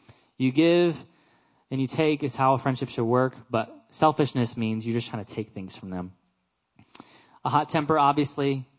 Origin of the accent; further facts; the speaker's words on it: Hawaii, United States; I was bullied in Hawaii because I looked like a white kid, even though I'm Hawaiian.